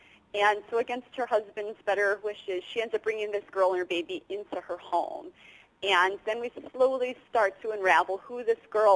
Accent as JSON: {"language": "English", "town": "Chicago", "region": "Illinois", "country": "United States", "said": "No, I am from Chicago, so a lot of the setting really, you know, does come from my own experiences."}